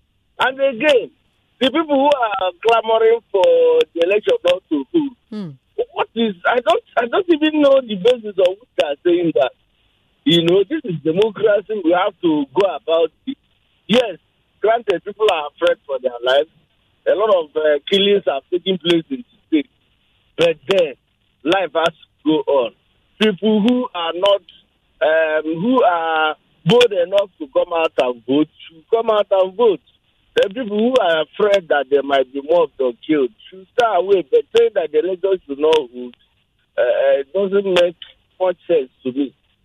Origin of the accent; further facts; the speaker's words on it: Anambra, Nigeria; Coincidentally, I'm from Anambra.